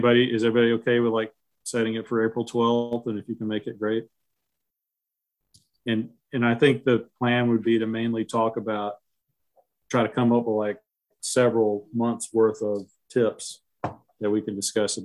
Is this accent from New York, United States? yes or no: no; Cedartown, Georgia, United States; If you're doing Northwest Georgia, Alex, you need to help out my hometown in Cedartown.